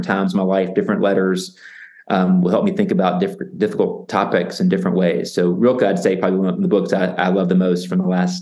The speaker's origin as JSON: {"language": "English", "region": "the South", "country": "United States", "tie": "born or raised there", "said": "that really resonate with my own experience of growing up in the South, grappling with big questions."}